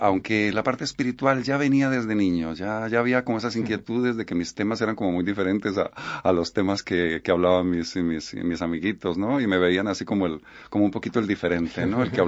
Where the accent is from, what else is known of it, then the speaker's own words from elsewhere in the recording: Colombia; Nací en Colombia, me desarrollé en el campo, luego uh-huh. Nos fuimos a la ciudad